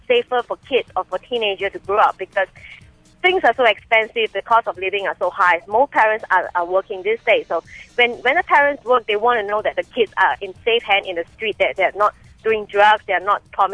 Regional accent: Singapore; I'm from Singapore. I think freedom is not without limit.

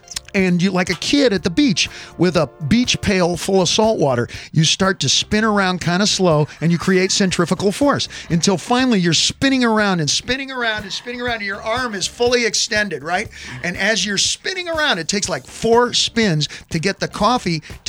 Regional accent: Indiana, United States; born there; I was born in the part of Indiana where it's not unusual.

